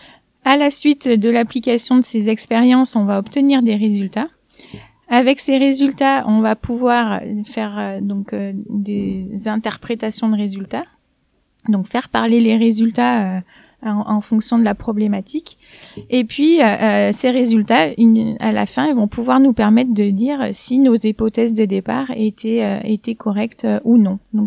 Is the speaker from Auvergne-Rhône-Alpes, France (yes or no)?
yes; Privas, Auvergne-Rhône-Alpes, France; born there; moved away as an adult; also born or lived in Grenoble / Marseille; now in Nantes, France; je suis née à Privas, en Ardèche, donc plutôt dans le sud-est de la France. Ensuite, j'ai entamé mes études à l'université à Grenoble, donc j'ai fait une première année à Grenoble. Ensuite, j'ai poursuivi à Marseille, où je suis restée 8 ans.